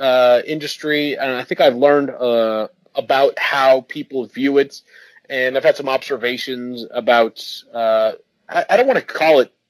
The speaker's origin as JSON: {"language": "English", "town": "Boston", "region": "Massachusetts", "country": "United States", "said": "I'm from the Greater Boston area"}